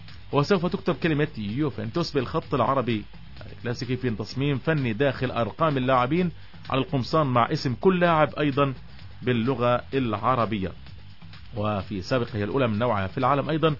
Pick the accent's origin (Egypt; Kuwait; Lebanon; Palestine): Palestine; Gaza, Gaza Strip; احنا اليوم نتكلم عن 15 شيك بتيجي عندنا بغزه هان